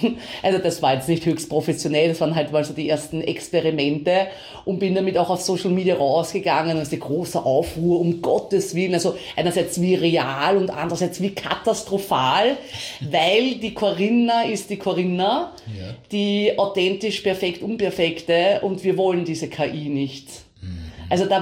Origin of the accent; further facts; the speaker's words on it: Vienna, Austria; ich bin in Wien aufgewachsen